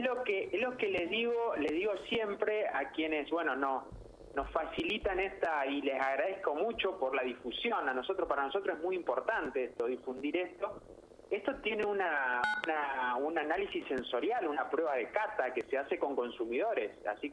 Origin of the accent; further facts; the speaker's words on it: Gualeguay, Entre Ríos, Argentina; born there; el entrerriano del sur, como soy yo nací en Gualeguay